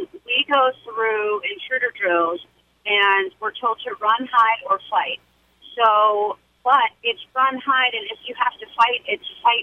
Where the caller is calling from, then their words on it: Felton, United States; I'm from Felton.